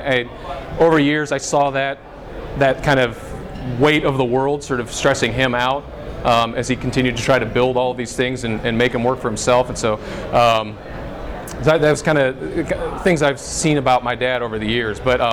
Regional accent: Akron, Ohio, United States; But to give you a little bit more background on myself, I grew up in Akron, Ohio.

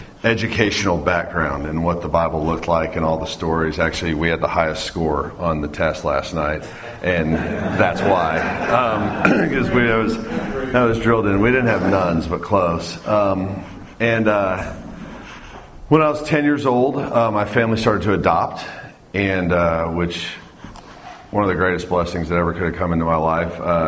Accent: Fort Worth, Texas, United States; also born or lived in New Jersey; I was raised in the Fort Worth area and New Jersey. We moved from that area when I was a kid, and I was an only child till about 10.

